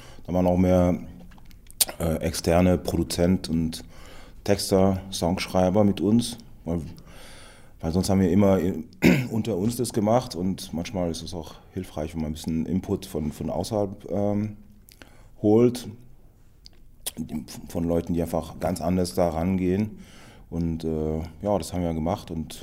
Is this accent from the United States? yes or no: no; Romandy, Switzerland; moved away as an adult; now in Berlin, Germany; ja, ich bin eigentlich aus der Schweiz, aus der Westschweiz